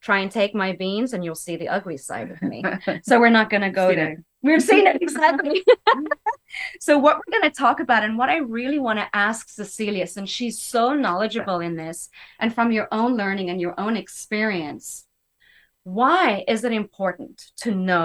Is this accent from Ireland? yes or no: no; South Africa; moved away; also born or lived in Asia; Growing up in South Africa, you go to different places, you have different beans.